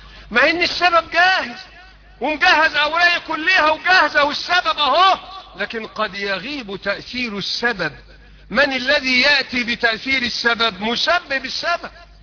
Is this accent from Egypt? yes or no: yes; Egypt; اللهم اجعل بلدنا مصر بلد امن وامان ورخاء واستقرار